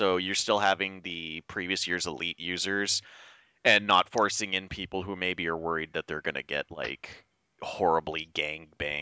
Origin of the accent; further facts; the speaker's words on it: Canada; Sorry, I'm Canadian.